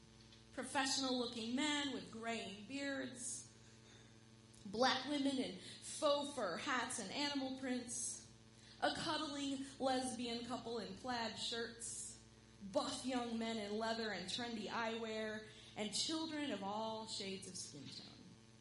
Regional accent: Rockford, Illinois, United States; my hometown and my home church, Rockford, Illinois, are holding a lot of sorrow right now

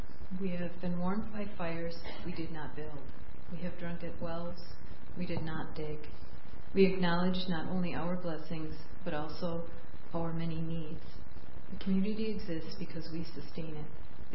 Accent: California, United States; moved away; I'm originally from California, and when we moved out here, everybody thought that, oh, there's no way that I would survive out here because of the winters.

